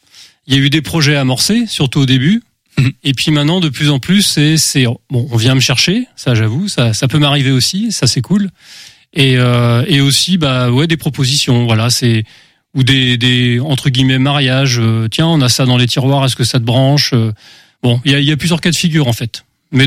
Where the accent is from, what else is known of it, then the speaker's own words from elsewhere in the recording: Angers, Pays de la Loire, France; Je suis d'origine angevine. Je suis habitant d'Angers depuis peu, mais j'ai vécu dans d'autres endroits.